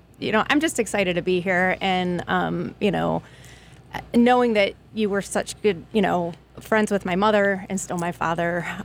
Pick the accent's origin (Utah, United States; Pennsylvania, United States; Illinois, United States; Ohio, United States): Illinois, United States; Evergreen Park; Evergreen Park was a fun town. I was blessed to be able to stay in the same house.